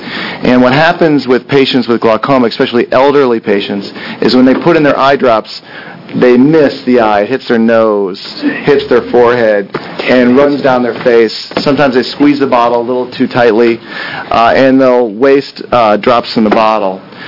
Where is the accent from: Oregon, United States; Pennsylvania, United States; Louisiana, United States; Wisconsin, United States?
Oregon, United States; Portland; I'm an ophthalmologist from Portland, Oregon.